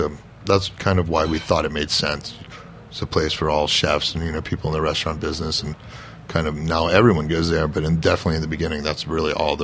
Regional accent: Atlanta, Georgia, United States; Yeah, I'm originally from Atlanta and I had been living kind of all over the country

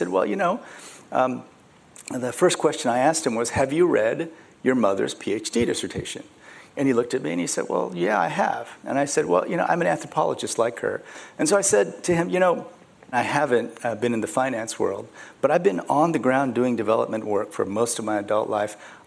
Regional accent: Muscatine, Iowa, United States; English is a second language; And then for some reason that we're still trying to figure out, we moved to Iowa. We grew up in Iowa.

